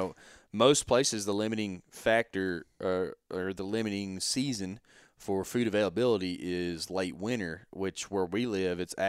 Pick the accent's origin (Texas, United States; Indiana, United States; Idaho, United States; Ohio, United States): Texas, United States; I mean, we're from Texas, right? You get a snowflake on film.